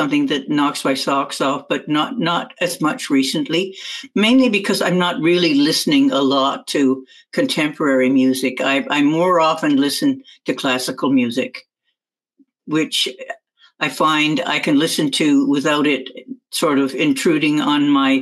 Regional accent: Chatham, Ontario, Canada; I come from Chatham, Ontario, originally

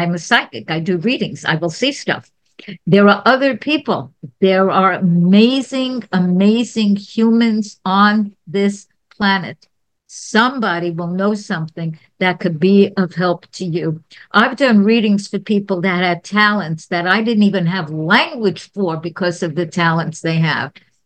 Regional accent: New York, United States; I am from New York originally.

